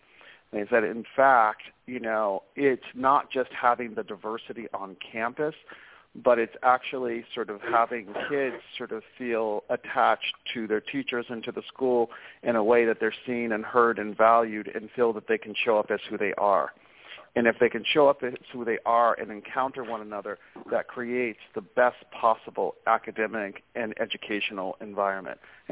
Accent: Los Angeles, California, United States; I'm African-American, and I grew up in Los Angeles.

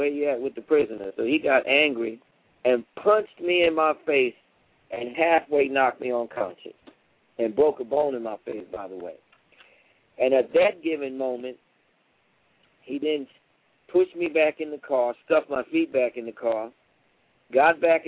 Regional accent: New York, United States; Now, I'll say this. I grew up in New York. I used to be involved in gangs and stuff

